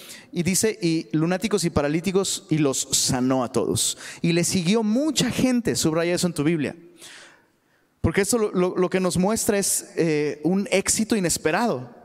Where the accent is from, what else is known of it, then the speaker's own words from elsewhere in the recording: Taxco, Guerrero, Mexico; allá en Taxco, de donde soy originario